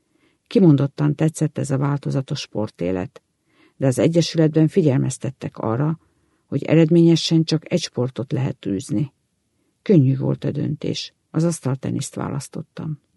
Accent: Bana, Komárom-Esztergom, Hungary; Szülőfalum, Bana iskolájába irattak be.

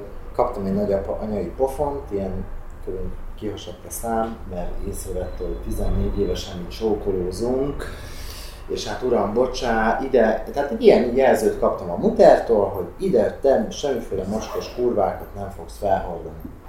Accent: Miskolc, Borsod-Abaúj-Zemplén, Hungary; now in Budapest, Hungary; ahogy felkerültem Budapestre, én miskolci vagyok egyébként

